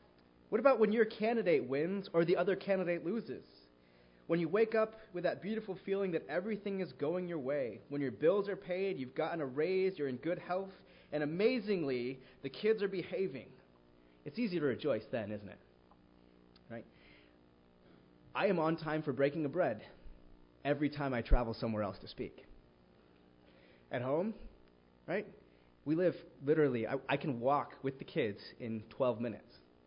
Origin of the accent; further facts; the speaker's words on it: Missouri, United States; I'm from Missouri, so.